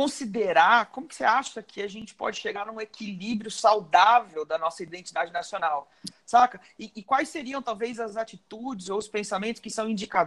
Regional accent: Brazil; Eu sou brasileiro, tá? Eu sou tipo verde, amarelo, azul e branco. E eu também estou no processo de me tornar israelense.

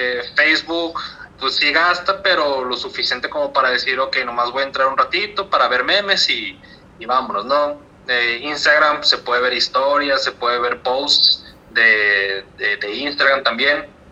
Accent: Mexico; me preguntan ¿de dónde eres? No, pues que soy de México.

